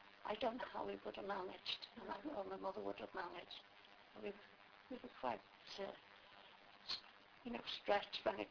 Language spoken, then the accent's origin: English; Liverpool, North West England, United Kingdom; born there; Well, I was born in Anfield in Liverpool, and I had a brother then.